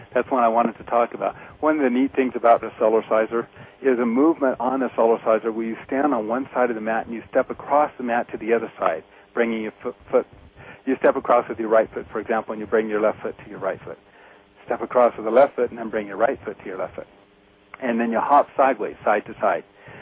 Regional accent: California, United States; now in Utah, United States; Yeah, I grew up in California, and I went to Utah skiing 1 year

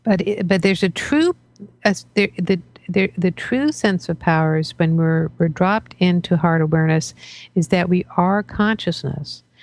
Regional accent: Washington, District of Columbia, United States; I grew up in Washington, D.C., and I have all brothers.

